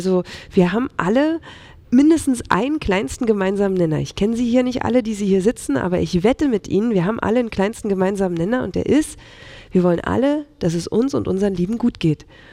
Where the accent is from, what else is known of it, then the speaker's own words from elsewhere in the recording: Brandenburg, Germany; ich will halt für meine Heimat jetzt mitgestalten, auch für meine Kinder, weil ich natürlich möchte, dass die auch möglichst in der Niederlausitz bleiben, weil mir eben auch ein bisschen was an dieser Region liegt